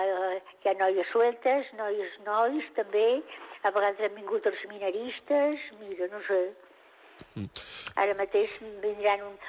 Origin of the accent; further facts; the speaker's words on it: Barcelona, Catalonia, Spain; born there; now in Girona, Spain; Jo vaig néixer a Barcelona, i precisament no havia estat mai a Girona